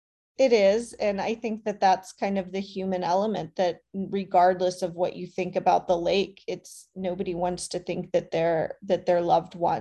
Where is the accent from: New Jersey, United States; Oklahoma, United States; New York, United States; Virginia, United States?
Oklahoma, United States; Tulsa; So if you tell folks, like I'm from Tulsa